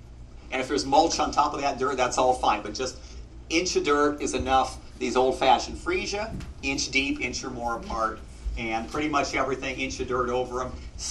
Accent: Carmel Valley, California, United States; I grew up in Carmel Valley

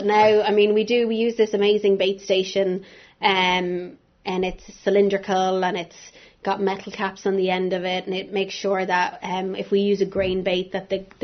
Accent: Ireland; I'm originally from Ireland, and that's where I did all my schooling.

